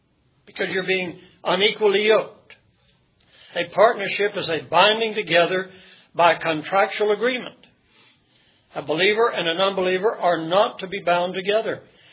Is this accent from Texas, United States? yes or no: yes; Dallas, Texas, United States; I was an only child. I was raised here in Dallas.